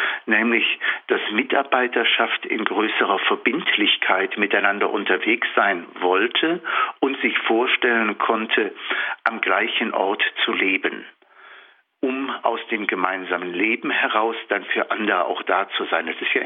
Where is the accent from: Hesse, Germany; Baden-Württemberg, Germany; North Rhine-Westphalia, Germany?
North Rhine-Westphalia, Germany; in meiner Heimatgemeinde im Ruhrgebiet.